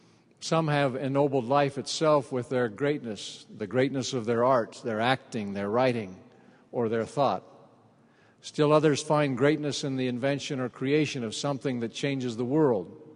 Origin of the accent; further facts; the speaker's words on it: New Jersey, United States; moved away as an adult; When I came to BYU from New Jersey as a freshman, my grandparents met me and took me to my dormitory on campus.